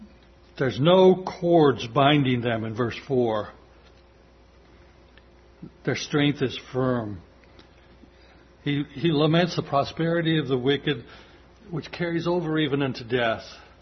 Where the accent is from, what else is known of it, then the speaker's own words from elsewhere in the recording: Colorado, United States; Most of you know that I grew up in Colorado, the foot of the Rocky Mountains.